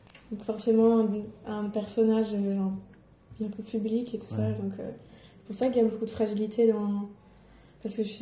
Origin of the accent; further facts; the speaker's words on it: Belgium; comme je venais de Belgique, j'ai beaucoup fréquenté la Gare du Nord.